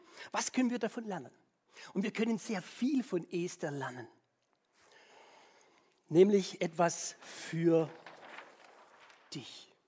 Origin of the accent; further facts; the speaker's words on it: Baden-Württemberg, Germany; Also ich als Schwabe hätte eigentlich da ein Schnitzel reingemacht